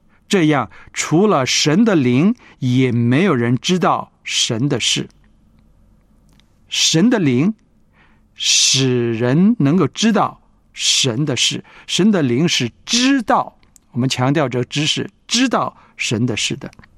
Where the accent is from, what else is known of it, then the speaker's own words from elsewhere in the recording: China; 我们中国人呢说人格就是 person